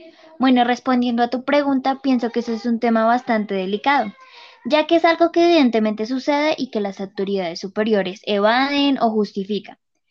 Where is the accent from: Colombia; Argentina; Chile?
Colombia; porque nosotros como colombianos nos debe doler a todos un muerto en las protestas